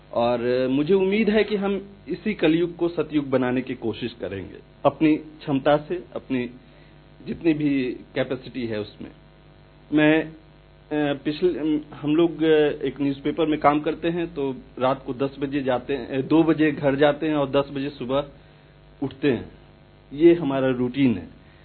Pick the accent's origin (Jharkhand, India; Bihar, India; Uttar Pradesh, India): Jharkhand, India; Jamshedpur; मैं जमशेदपुर से हूँ.